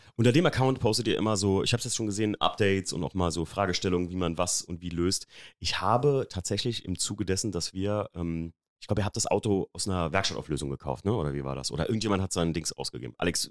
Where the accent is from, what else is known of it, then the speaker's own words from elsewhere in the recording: Rhineland-Palatinate, Germany; ich bin ja in der Mosel aufgewachsen